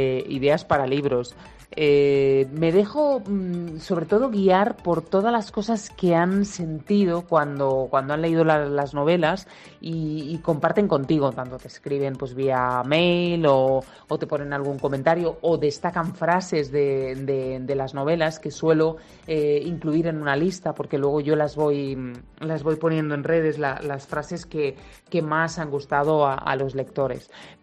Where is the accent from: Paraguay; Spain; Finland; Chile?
Spain; Barcelona, Catalonia; yo ya sabes que soy de Barcelona.